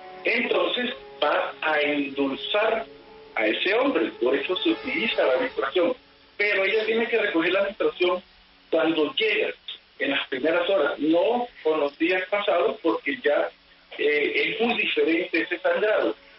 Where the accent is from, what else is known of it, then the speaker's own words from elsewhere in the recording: Barranquilla, Atlántico, Colombia; En los amarres de amor, en mi tierra, a un amarre de amor le llaman el maranguango.